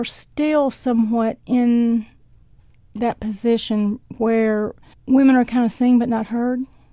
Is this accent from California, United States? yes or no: no; Alabama, United States; I was born and raised in the South. I was born and raised in Alabama. I love Alabama.